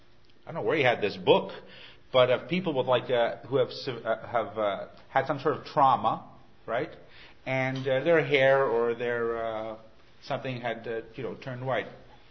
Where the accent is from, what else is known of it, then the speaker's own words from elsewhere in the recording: Montreal, Quebec, Canada; Anyway, so I grew up in Montreal, and I come from a Greek family